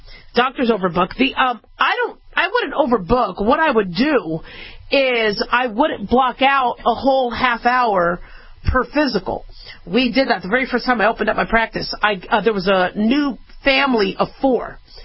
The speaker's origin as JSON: {"language": "English", "town": "Phoenix", "region": "Arizona", "country": "United States", "tie": "born or raised there", "also_born_or_lived": "Las Vegas, United States", "said": "I grew up in Phoenix, Arizona. Well, I also grew up in Vegas. We moved a lot, but most of the 12 schools I went to were in Phoenix area."}